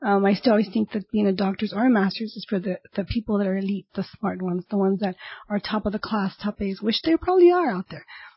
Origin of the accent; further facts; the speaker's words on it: California, United States; I'm here from the Valley. I'm a native of the Valley, so I'm going to stay in the Valley.